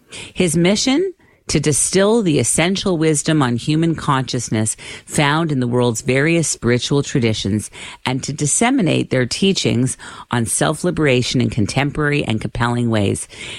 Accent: Canada; I'm Canadian, so I love it. We're Canadian.

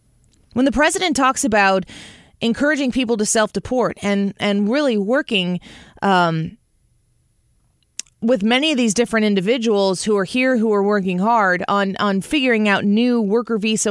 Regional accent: Illinois, United States; Going back to my home state of Illinois

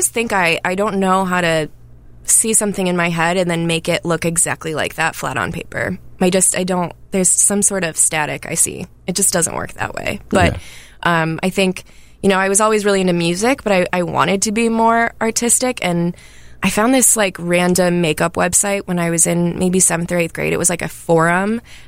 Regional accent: Minneapolis, Minnesota, United States; I don't know if it's because I'm from Minneapolis.

